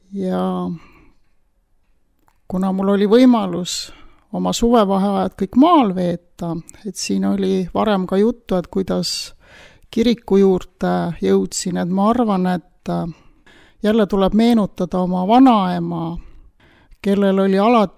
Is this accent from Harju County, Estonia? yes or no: no; Viljandi, Viljandi County, Estonia; Mina olen sündinud Viljandi linnas. Elamiseks oli väga vahva koht Paala kaupluse peal. Vanaema elas mul Pirmastu külas